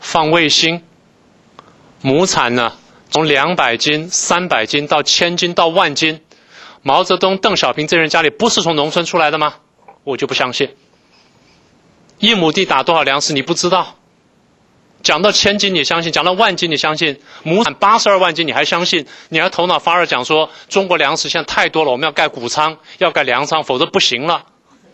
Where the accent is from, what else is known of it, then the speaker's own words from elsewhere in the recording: Taiwan; 而我是在台湾长大的，我基本上一口饭没有缺过